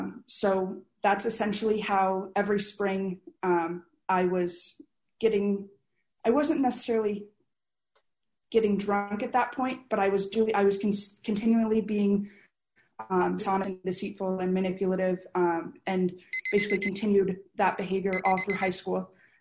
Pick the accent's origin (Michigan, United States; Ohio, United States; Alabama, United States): Michigan, United States; I grew up in Michigan, and I was homeschooled for the first, like through elementary school and then up until fifth grade.